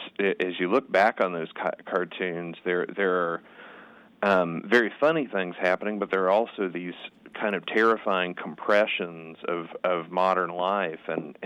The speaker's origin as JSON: {"language": "English", "region": "the Ozarks", "country": "United States", "tie": "born or raised there", "said": "growing up in the Ozarks, you'd meet people named Micah, and you'd meet Nahum"}